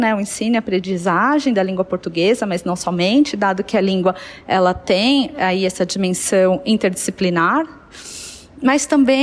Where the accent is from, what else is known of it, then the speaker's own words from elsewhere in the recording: São Paulo, Brazil; Falo aqui de São Paulo, capital. Nasci aqui em São Paulo, sou paulista e paulistana.